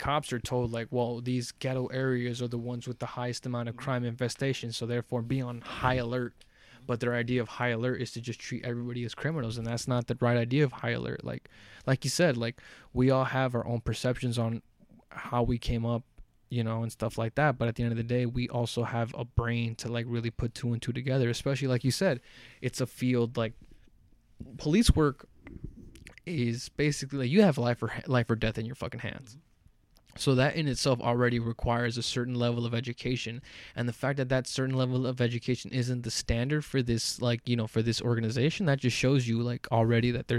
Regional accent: Los Angeles, California, United States; Because, you know, we're from South Central, we have our own struggles

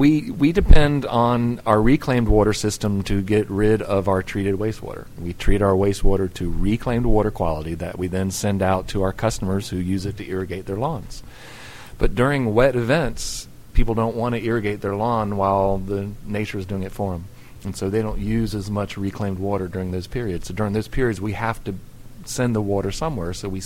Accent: Jacksonville, Florida, United States; I'm from Florida. I grew up in Jacksonville and spent most of my life up in the North Florida area.

